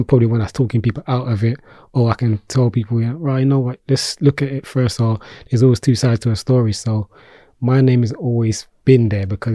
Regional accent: Peckham, London, United Kingdom; Some people say, yeah, Peckham boy, because I'm from Peckham.

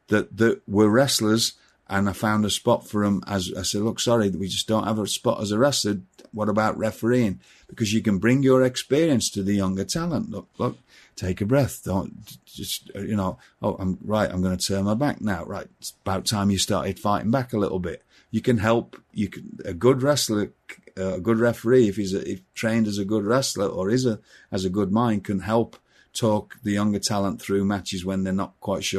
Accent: England, United Kingdom; I grew up in England.

